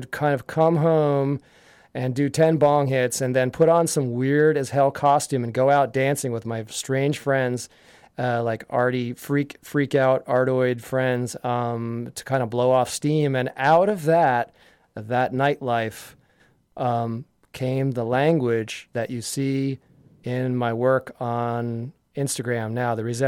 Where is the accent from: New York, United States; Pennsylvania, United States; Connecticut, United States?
Pennsylvania, United States; Yardley; I grew up in Yardley, Pennsylvania, which is one town over from the band … that I mentioned before.